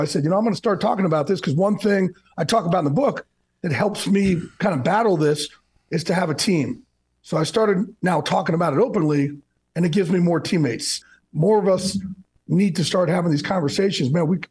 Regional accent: New Jersey, United States

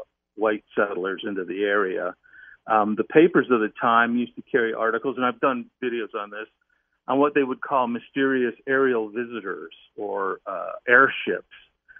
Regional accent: Midwest, United States; moved away; Well, I grew up in the Midwest, so, you know, I was coming from a totally different geographic area when I moved to the West Coast

